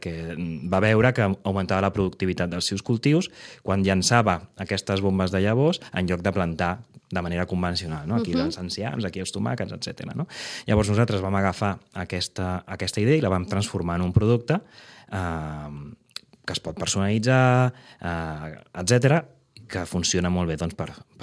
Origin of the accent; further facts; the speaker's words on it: Barcelona, Catalonia, Spain; now in Sitges, Spain; nosaltres venim de Barcelona, ja ens havien mudat a Sitges